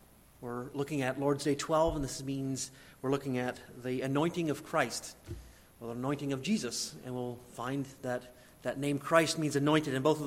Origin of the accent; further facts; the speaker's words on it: Indiana, United States; And as I'm from Indiana, the nickname Hoosiers